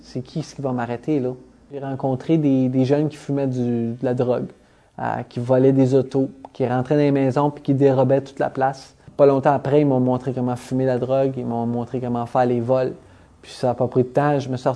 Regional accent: Ontario, Canada; now in Longueuil, Canada; Je viens de l'Ontario. Ça fait à peu près 2 ans que je suis ici à Longueuil.

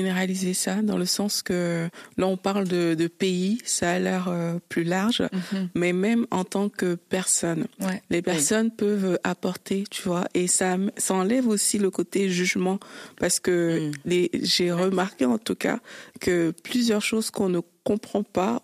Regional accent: Cameroon; also born or lived in Belgium; now in Canada; j'ai quitté le Cameroun pour la Belgique. Pas juste pour aller en vacances, pour vivre. J'ai quitté la Belgique pour le Canada.

